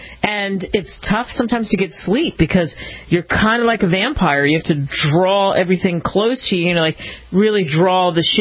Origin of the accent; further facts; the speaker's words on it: East Coast, United States; I grew up on the East Coast, and it was all about hurricanes, not tornadoes.